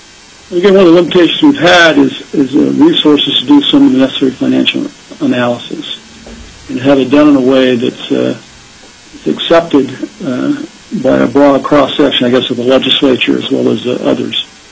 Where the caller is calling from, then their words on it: Anchorage, Alaska, United States; I'm calling in from Anchorage.